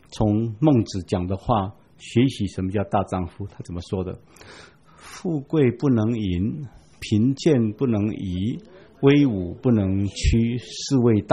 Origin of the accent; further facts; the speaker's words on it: Taiwan; 我们台湾人称老年人叫老灰啊